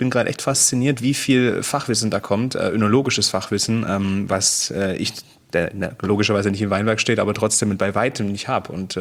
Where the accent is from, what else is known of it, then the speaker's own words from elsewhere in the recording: Baden-Württemberg, Germany; Ich bin ja Schwabe.